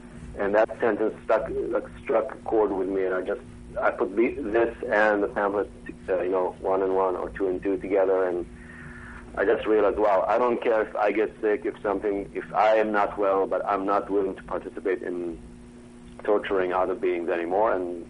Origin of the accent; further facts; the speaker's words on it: Haifa, Haifa District, Israel; like in cities like Tel Aviv or where I grew up in Haifa.